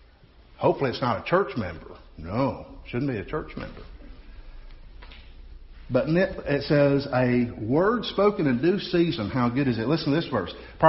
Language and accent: English; Southern United States, United States; I grew up in the South, and folks down South can be very opinionated.